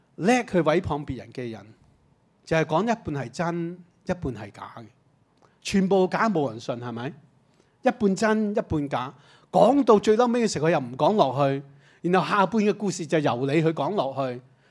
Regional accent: China; 作为我们中国人，我们有一个成长的

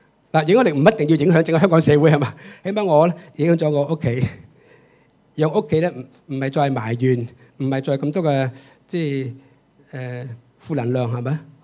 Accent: China; 當然啦，我中國人梗係撐好啦

